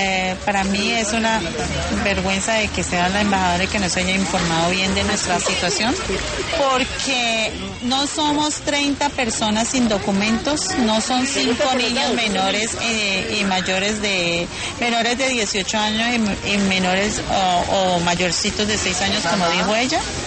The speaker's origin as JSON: {"language": "Spanish", "country": "Colombia", "said": "la mayoría somos colombianos."}